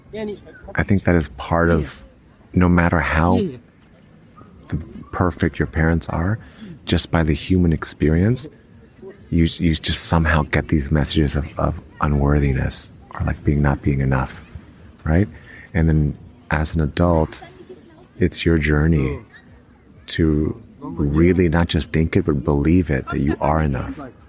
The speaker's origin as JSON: {"language": "English", "country": "United States", "said": "I'm an American, so I'm using the U.S. as a reference"}